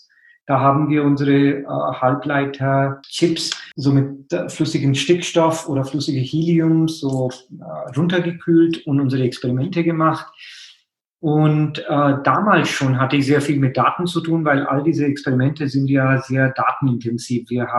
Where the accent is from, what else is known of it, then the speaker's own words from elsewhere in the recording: India; German is a second language; moved away as an adult; now in Germany; Also ich meine, ich komme ja aus Indien, bin dann direkt nach meinem Studium quasi in Physik nach Deutschland gekommen, um in Physik zu promovieren. Damals in München an der Technischen Uni